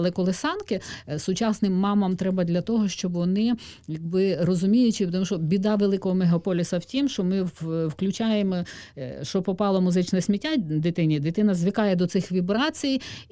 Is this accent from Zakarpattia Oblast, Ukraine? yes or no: yes; Zakarpattia Oblast, Ukraine; Там я росла в Закарпатті, де дід зробив хату